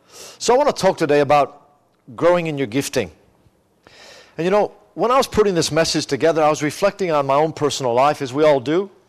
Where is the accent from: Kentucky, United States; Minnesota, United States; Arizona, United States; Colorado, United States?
Minnesota, United States; Albert Lea; born and raised in Albert Lea.